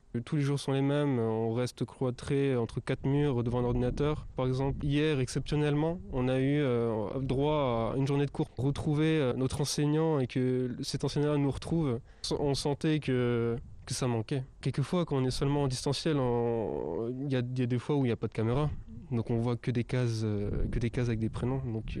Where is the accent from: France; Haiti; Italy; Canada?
France; Brest, Brittany; je suis étudiant, j'habite loin, je suis de Brest, moi